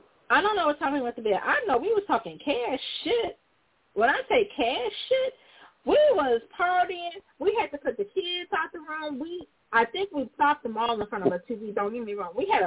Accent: Alabama, United States; And, you know, we're from Alabama.

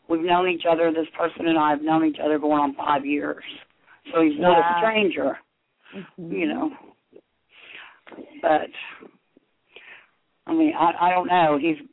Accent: Oklahoma, United States; And I'm from Oklahoma.

